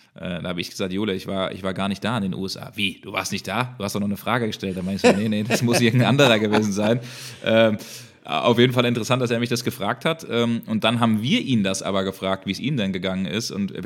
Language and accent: German; Frankfurt, Hesse, Germany; born there; Da habe ich natürlich als gebürtiger Frankfurter gesagt